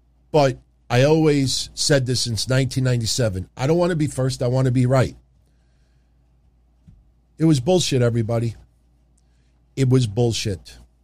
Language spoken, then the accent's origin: English; Queens, New York, United States; they're going to be next week right in my hometown, Queens, New York, my vicinity.